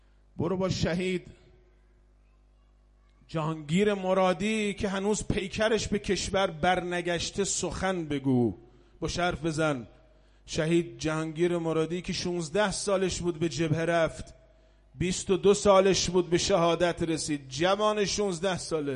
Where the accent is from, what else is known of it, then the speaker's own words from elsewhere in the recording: Iran; امروز من از طرف خودم دارم میگم، من یه ایرانیم